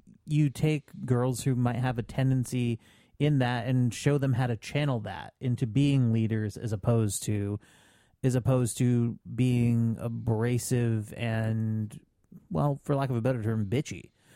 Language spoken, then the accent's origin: English; Vermont, United States; my home state of Vermont got pot roast.